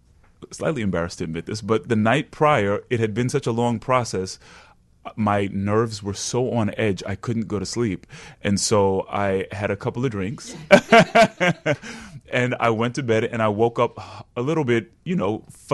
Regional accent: Long Island, New York, United States; I am from New York, born and raised in Long Island. My family is from Panama. I'm first-generation American.

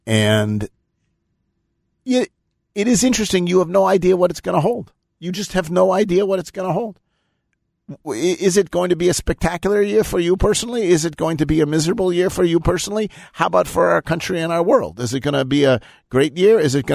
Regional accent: Buffalo, New York, United States; born there; So I was conceived in Boston, born in Buffalo.

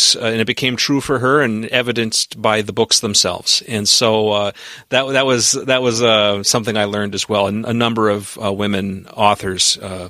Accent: Hibbing, Minnesota, United States; you know, I'm from Hibbing, Minnesota, which, as I point out in the column, was 50% foreign-born in 1915.

